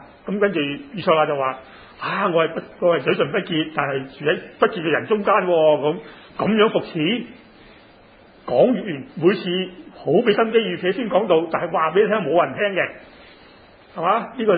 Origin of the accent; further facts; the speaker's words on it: Chaozhou, Guangdong, China; 我哋潮州人更加叻啦